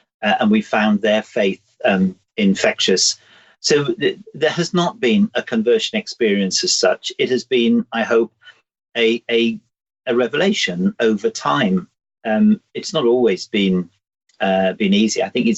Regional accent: North West England, United Kingdom; You know, I grew up in the Northwest. We were within touching distance of the Moors murderers.

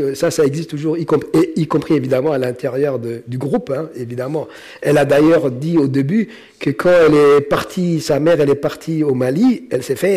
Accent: Djibouti; mais moi je viens de Djibouti, je suis très content d'être ici

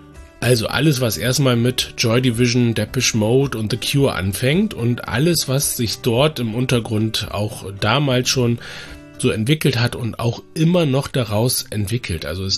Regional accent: Bremen, Germany; also born or lived in Dresden / Hamburg; Ich habe Bremen ist im Grunde ja so meine Heimat. Ich habe auch in Dresden und Hamburg gelebt

